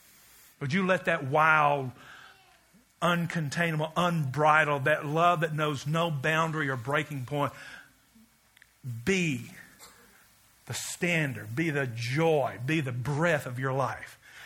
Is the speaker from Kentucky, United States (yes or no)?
yes; Kentucky, United States; I'm from Kentucky, where smoking's a spiritual gift.